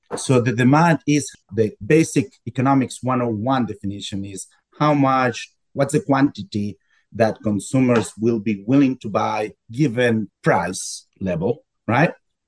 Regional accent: Michoacán, Mexico; And by the way, I grew up in Michoacán and I grew up eating avocados in the 80s.

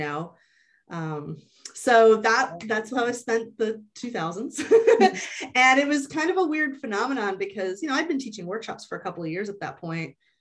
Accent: Georgia, United States; So I grew up in Georgia in the 80s and 90s, which was not a particularly open place or time about sexuality.

